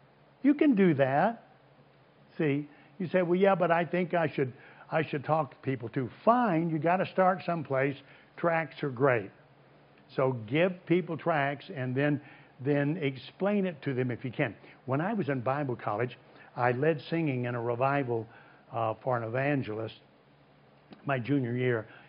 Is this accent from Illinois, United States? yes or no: yes; Illinois, United States; born there; I was born in Illinois. Don't tell anybody, but I was born in Illinois.